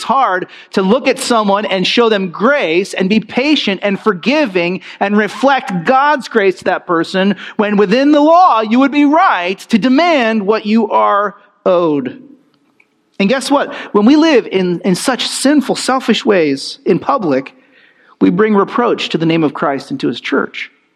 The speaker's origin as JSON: {"language": "English", "region": "New Jersey", "country": "United States", "said": "Now I'm from Jersey. You know what I'm saying? And we're going to deal with this the Jersey way."}